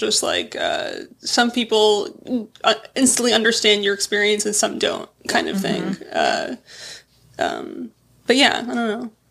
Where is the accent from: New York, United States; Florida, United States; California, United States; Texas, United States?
California, United States; San Diego; also born or lived in Anaheim / Syria; I was actually born in Anaheim, but then we moved all over SoCal. My parents moved back to Syria for a minute, mm-hmm. and then we settled in San Diego when I was, like, in third grade.